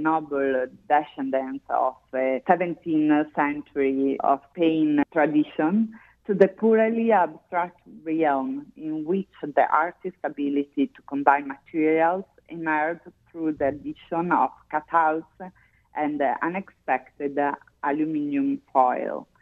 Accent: Bologna, Emilia-Romagna, Italy; English is a second language; because we come from Bologna.

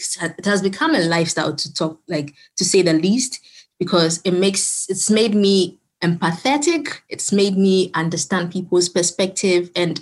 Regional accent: Ghana; moved away as an adult; now in Canada; So in terms of my background, I attended my primary education all through to university, all in Ghana, and I came to Canada in 2018, fall of 2018.

